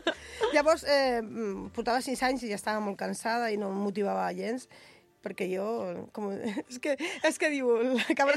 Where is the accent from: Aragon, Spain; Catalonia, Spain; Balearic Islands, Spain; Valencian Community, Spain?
Catalonia, Spain; Torrelles; perquè jo soc de Torrelles